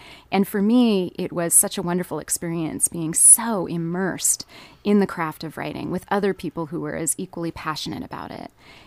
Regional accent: Tacoma, Washington, United States; now in Portland, United States; I'm from Tacoma, Washington, mm-hmm. originally.

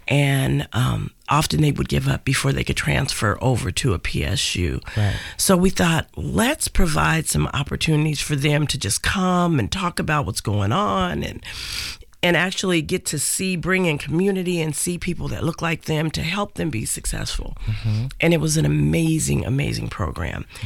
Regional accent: Portland, Oregon, United States; I come from Portland. Mm-hmm. My whole life I've been here.

